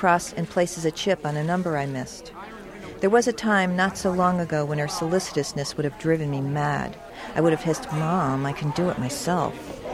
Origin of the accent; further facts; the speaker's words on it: Wallingford, Connecticut, United States; We, my mother and I, are in my hometown, Wallingford, Connecticut.